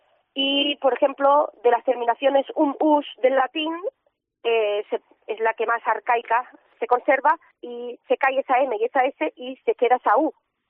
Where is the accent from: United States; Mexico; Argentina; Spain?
Spain; Castile and León; yo soy del Bierzo, mi variante es el leonés del Bierzo, aunque yo, mi zona es totalmente leonesa, tenemos zonas de transición con el gallego